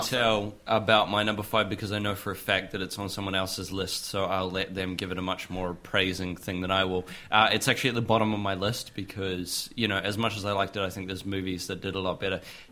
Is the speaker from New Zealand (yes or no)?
yes; New Zealand; I, as a New Zealander